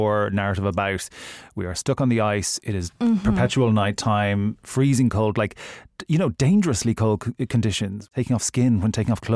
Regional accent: Ireland; I'm Irish

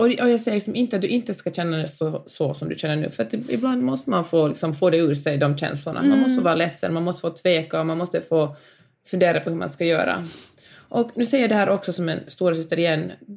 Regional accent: Helsinki, Uusimaa, Finland; Och jag är heller inte en del av det finländska, jag är uppvuxen i Helsingfors, eller det svenska systemet

